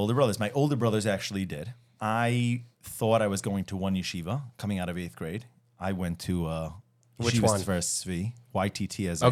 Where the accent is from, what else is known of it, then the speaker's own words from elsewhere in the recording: Chicago, Illinois, United States; I think that we all were growing up in Chicago. I think we became much closer later in life, but the truth is we were all experiencing Chicago at the same time.